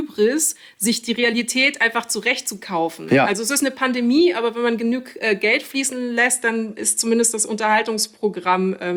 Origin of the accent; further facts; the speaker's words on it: Munich, Bavaria, Germany; als Münchnerin, die in Bayern artig ihr super strenges, mega Söder-Abitur gemacht hat.